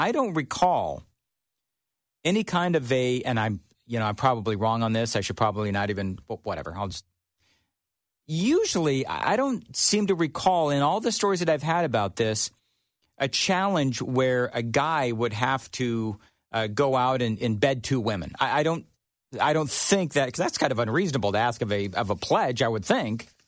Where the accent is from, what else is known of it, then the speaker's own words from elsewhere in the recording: Los Angeles, California, United States; also born or lived in Colorado; I come from Los Angeles. I'm right there with you by way of, you know, places like Colorado and so forth.